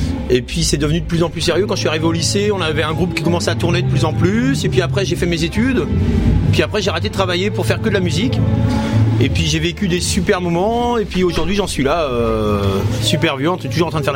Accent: Pays de la Loire, France; Je viens de la Mayenne. Donc en gros la Mayenne, si tu veux savoir, c'est un peu comme les Deux-Sèvres, un peu plus au-dessus quoi. Voilà. Donc à côté de Laval.

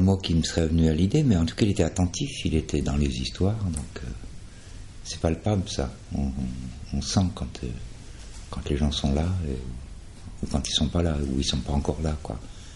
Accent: Lunéville, Grand Est, France; Je viens de l'Est, de la région de Nancy, Lunéville, avec des parents alsaciens du côté de Haguenau. Donc je suis un gars de l'Est, quoi.

